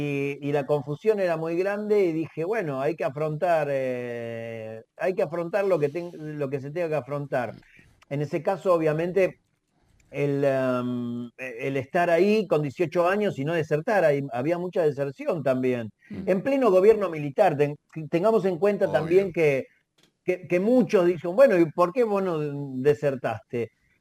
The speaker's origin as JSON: {"language": "Spanish", "town": "Munro", "region": "Buenos Aires Province", "country": "Argentina", "said": "voy acá a Campo de Mayo, yo soy de Munro"}